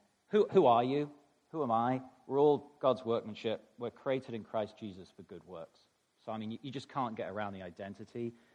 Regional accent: Taunton, South West England, United Kingdom; So I grew up in England, in Taunton in Somerset, which is in the southwest of England. So land in London, turn left and go about 2.5 hours.

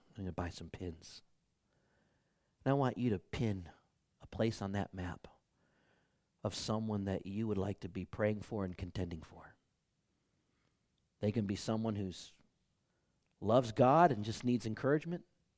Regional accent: Detroit, Michigan, United States; maybe growing up in Detroit taught me this.

